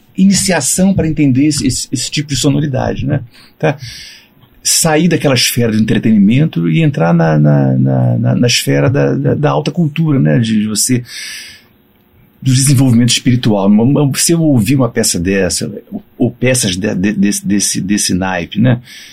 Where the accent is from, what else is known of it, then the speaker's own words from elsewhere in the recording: Rio de Janeiro, Brazil; Eu sou carioca.